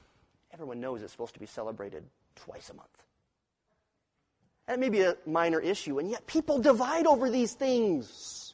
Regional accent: Wyoming, United States; I have a certain way of thinking that comes from being born and raised in Wyoming.

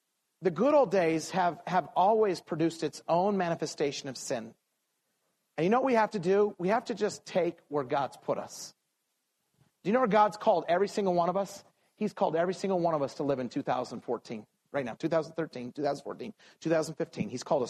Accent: Idaho, United States; growing up in Idaho, we were always like 10 years behind California.

